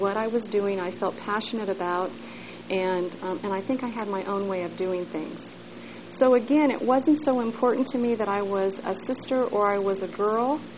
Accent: United States; I as American, probably know more about Canada than most Americans do, just because my father had a business there.

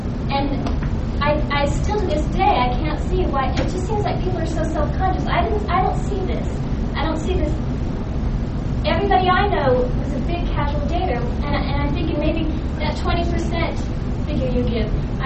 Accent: Arizona, United States; I came from Arizona.

